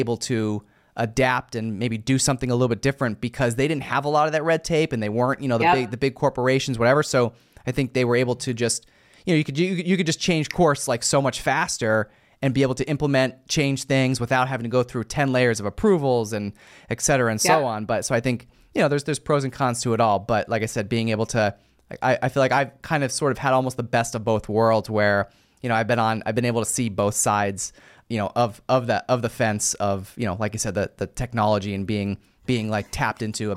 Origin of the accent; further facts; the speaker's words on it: United States; where I'm from, my hometown, we're a very small, small town, we're only a few hours from New York City. We're only a couple hours from, Philadelphia type thing.